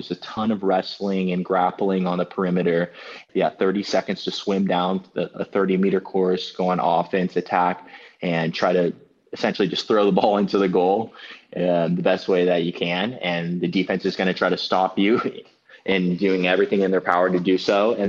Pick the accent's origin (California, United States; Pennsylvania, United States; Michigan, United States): California, United States; Long Beach; I think I'm from Long Beach, and Long Beach is a very diverse community demographically and culturally.